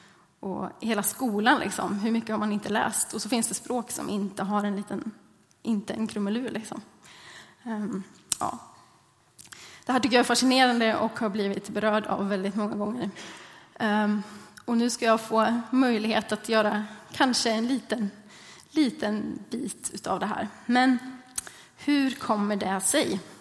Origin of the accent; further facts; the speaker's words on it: Askeby, Östergötland, Sweden; Jag kommer från Askeby som ligger utanför Linköping. Där är jag född, uppvuxen. Där gick jag i söndagsskola och scouter i en liten missionskyrka.